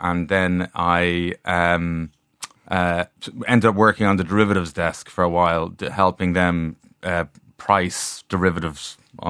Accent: Howth, Leinster, Ireland; I grew up in Howth played rugby in Balvo.

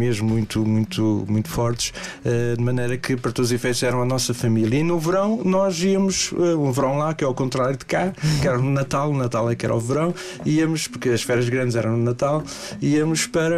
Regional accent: Mozambique; tenho um carinho enorme Moçambique, para todos os efeitos, é a minha terra.

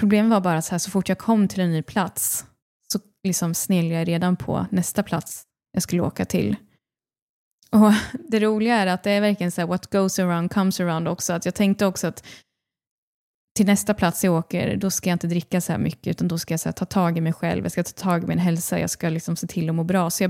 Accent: Linköping, Östergötland, Sweden; jag växte upp i Linköping. Jag hade liksom en ganska så här en vanlig barndom. Du vet, bodde i ett villaområde, mamma, pappa, lillebror.

